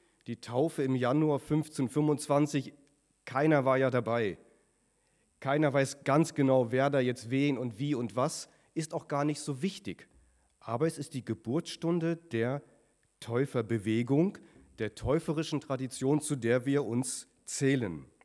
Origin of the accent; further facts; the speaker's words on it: North Rhine-Westphalia, Germany; born there; Ganz unbedarft habe ich als gebürtiger Westfale, als ich über den neuen König gepredigt habe